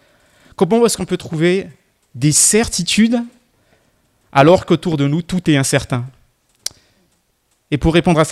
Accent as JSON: {"language": "French", "town": "Marseille", "region": "Provence-Alpes-Côte d'Azur", "country": "France", "said": "je suis de Marseille. J'exerce en tant qu'architecte là-bas."}